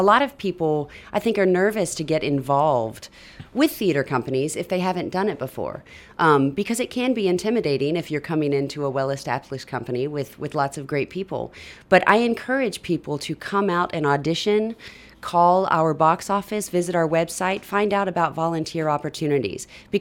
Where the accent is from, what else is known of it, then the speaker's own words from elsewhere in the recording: Knoxville, Tennessee, United States; now in Baton Rouge, United States; I'm from Knoxville, Tennessee, actually.